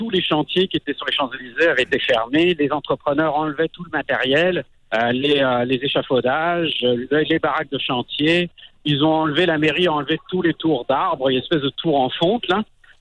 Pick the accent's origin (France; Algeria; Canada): France; born there; moi je suis né en France